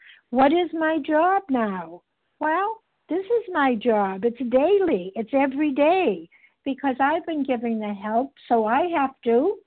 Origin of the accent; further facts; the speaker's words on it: Boston, Massachusetts, United States; from Boston, and I'm a grateful, recovered, compulsive overeater.